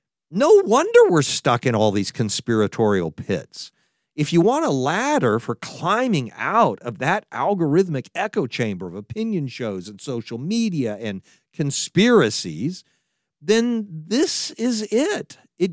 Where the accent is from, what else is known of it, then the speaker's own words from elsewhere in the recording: Texas, United States; Now, I'm from Texas, so I can make fun of my own accent and just let it out every once in a while.